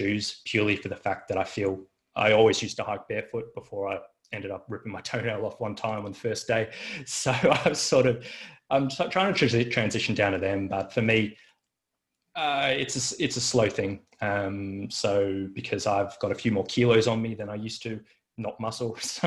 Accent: Australia; as an Aussie, it's a real big deal for us to hear about the stories and what everyone went through.

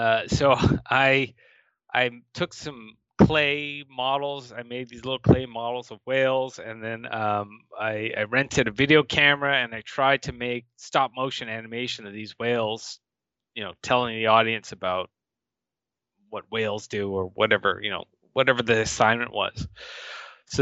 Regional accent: Vancouver, British Columbia, Canada; Right. I was born here in Vancouver. Both my parents are immigrants.

